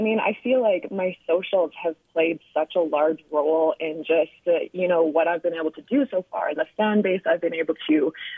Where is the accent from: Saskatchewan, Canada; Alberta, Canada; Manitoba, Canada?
Saskatchewan, Canada; Prince Albert; Music, I grew up in Prince Albert.